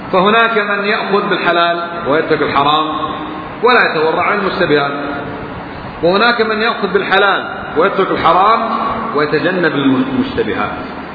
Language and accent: Arabic; Kuwait; القرآن اللي عندنا في الكويت ما في